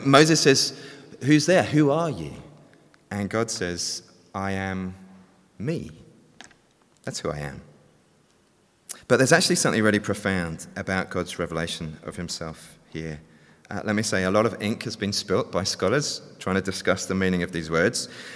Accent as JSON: {"language": "English", "region": "England", "country": "United Kingdom", "moved": "yes", "lives_now": "Australia", "said": "I'm an English immigrant to Australia, so I'm reserved and proud and deeply suspicious of authority."}